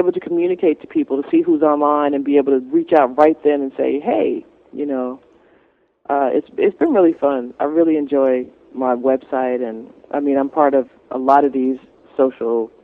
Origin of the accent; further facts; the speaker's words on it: Chicago, Illinois, United States; when I was little, growing up in Chicago, I could tune in at certain points of the day